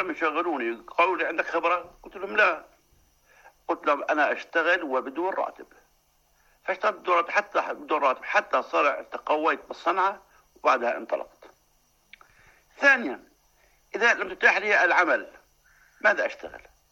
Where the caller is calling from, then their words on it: Jordan; مثلا عندنا بالأردن مثلا كيلو بندورة يشتري بنص يبيعه بدينار